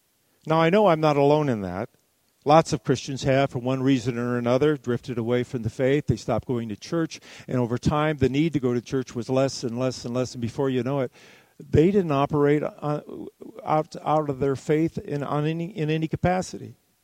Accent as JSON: {"language": "English", "town": "Jackson", "region": "Michigan", "country": "United States", "tie": "born or raised there", "said": "I attended a funeral up in Jackson, Michigan, my hometown, and it was the first time I had been in the church that I grew up in for over 50 years."}